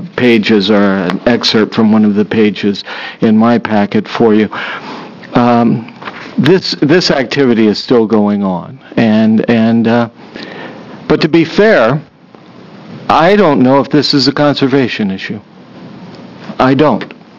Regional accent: Astoria, Oregon, United States; I'm from Astoria, Oregon.

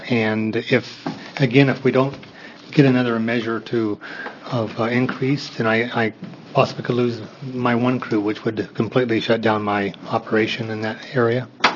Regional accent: Oregon, United States; I'm from Lane County. Chair Barnhart is my representative for Lane County.

